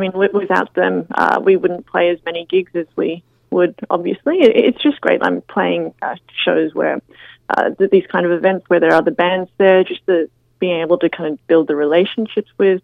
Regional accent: Canberra, Australian Capital Territory, Australia; now in Sydney, Australia; I'm originally from Canberra

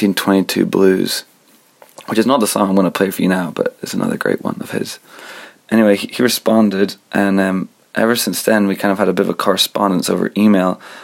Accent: Scotland, United Kingdom; now in upstate New York, United States; I'm from upstate New York, but I've only been living here for the last 6 years. Before that, I grew up in Scotland.

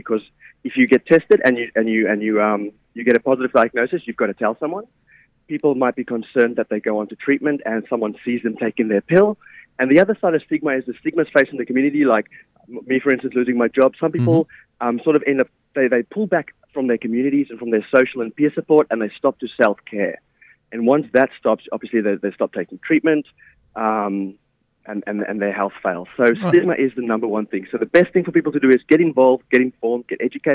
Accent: Victoria, Australia; So I'm from Victoria.

